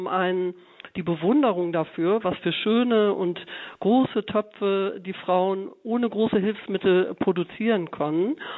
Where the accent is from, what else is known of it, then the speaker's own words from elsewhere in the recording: North Germany, Germany; meiner Heimatregion, das ist in Norddeutschland